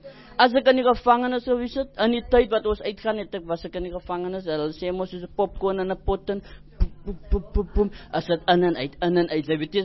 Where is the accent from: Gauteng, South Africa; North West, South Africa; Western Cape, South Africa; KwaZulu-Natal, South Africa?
Western Cape, South Africa; Cape Town; born there; ek is gebore in die Kaap